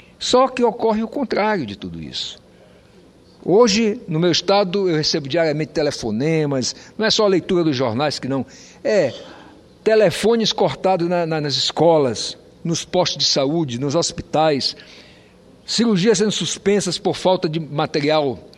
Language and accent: Portuguese; Roraima, Brazil; born there; Se eles tivessem ido para o Paraná, eu seria paranaense. Mas, com muito orgulho, sou roraimense, sim, de nascimento. Minha esposa também nasceu em Roraima, meus filhos.